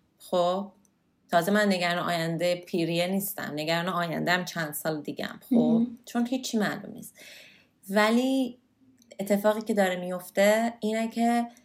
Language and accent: Persian; Iran; moved away; من از ایران اومدم بیرون